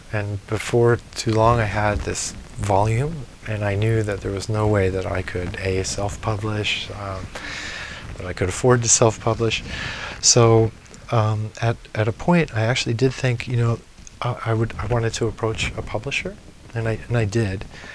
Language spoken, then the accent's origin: English; Germany; No, I remember those from growing up in Germany too.